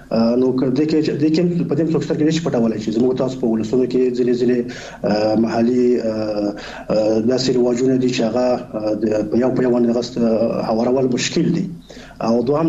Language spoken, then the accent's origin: Pashto; Afghanistan; الحمدلله موږ تاسو افغانان یو، مسلمانان یو